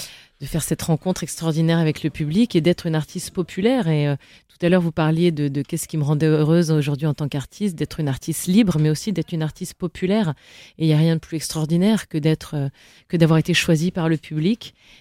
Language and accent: French; Saint-Yorre, Auvergne-Rhône-Alpes, France; du côté de ma maman, on est originaire de l'Allier, de Saint-Yor, Vichy, Et c'est donc là où j'ai été au collège des Célestins.